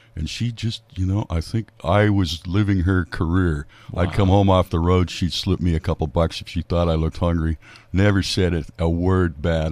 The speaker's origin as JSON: {"language": "English", "region": "the South", "country": "United States", "tie": "born or raised there", "said": "I grew up mostly in the South, yes."}